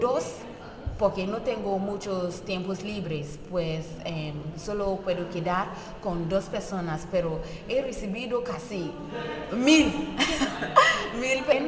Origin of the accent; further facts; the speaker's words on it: Ghana; Spanish is a second language; soy de un país habla inglesa, soy de Ghana